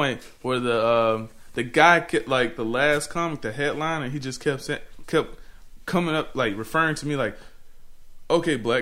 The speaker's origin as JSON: {"language": "English", "region": "Alabama", "country": "United States", "said": "I'm from Alabama originally."}